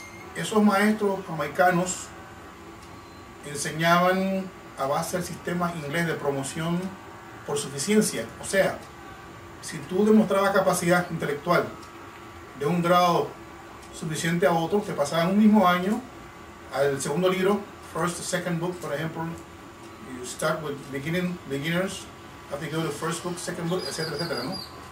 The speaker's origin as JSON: {"language": "Spanish", "town": "Almirante", "region": "Bocas del Toro", "country": "Panama", "tie": "born or raised there", "said": "Bueno, yo nací aquí en Almirante, en el viejo hospital, en 1954."}